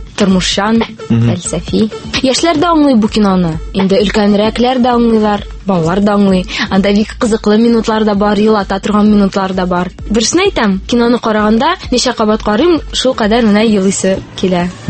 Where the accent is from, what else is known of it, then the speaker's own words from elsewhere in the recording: Kazan, Tatarstan, Russia; born there; Мин Казанда тудым.